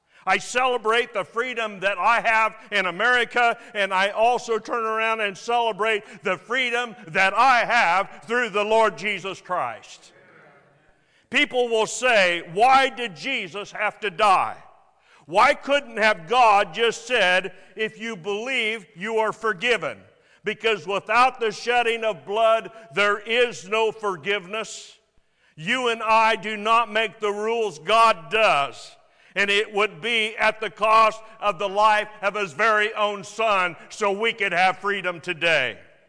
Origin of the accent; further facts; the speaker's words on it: United States; As an American, I have the freedom to complain